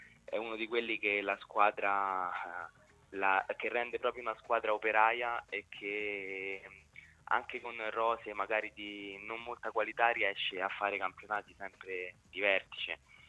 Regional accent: Rome, Lazio, Italy; io sono di Roma e ho fatto...

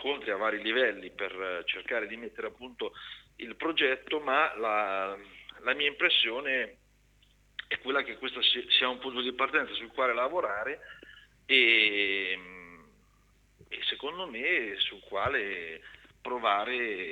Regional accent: Ancona, Marche, Italy; Essendo anconetano e avendo seguito le vicende

